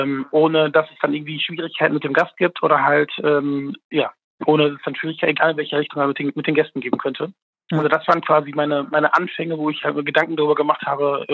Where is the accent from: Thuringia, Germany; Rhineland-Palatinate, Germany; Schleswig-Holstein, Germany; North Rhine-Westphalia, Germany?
North Rhine-Westphalia, Germany; Dortmund; also born or lived in Münsterland / Kassel; ich komme ursprünglich aus Dortmund, bin in den letzten 20 Jahren relativ viel rumgereist innerhalb von Deutschland. Ich hatte Stationen, wo ich im Münsterland gelebt habe